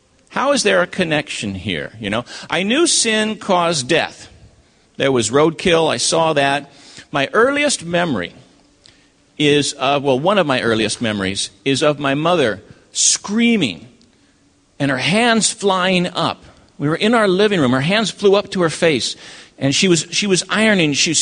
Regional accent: Loma Linda, California, United States; also born or lived in Maine; Grew up in Loma Linda, and that was a long time ago.

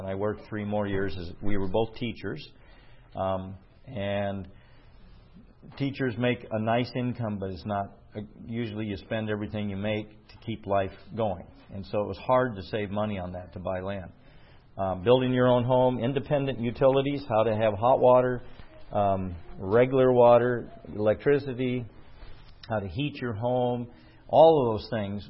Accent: Midwest, United States; I grew up in the Midwest.

